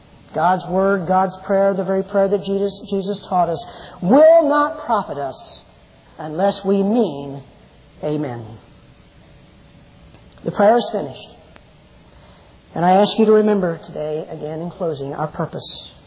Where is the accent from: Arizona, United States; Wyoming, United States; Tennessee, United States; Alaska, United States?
Tennessee, United States; born there; Now, I was born in Tennessee, by the way.